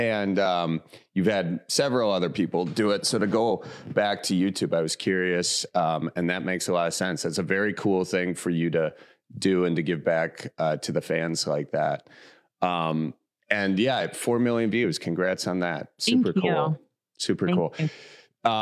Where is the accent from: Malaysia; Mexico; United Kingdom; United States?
United States; Midwest; also born or lived in South Carolina; Cause I mean, I grew up in the Midwest. It was always, I appreciate it. Then I lived in South Carolina for a little bit.